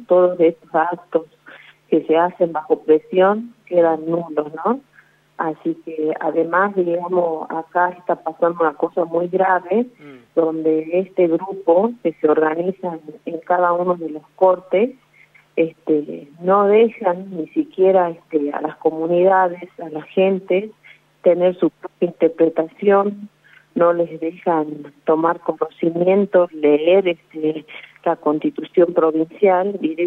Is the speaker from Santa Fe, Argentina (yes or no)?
no; Humahuaca, Jujuy, Argentina; No es mi pueblo de Humahuaca.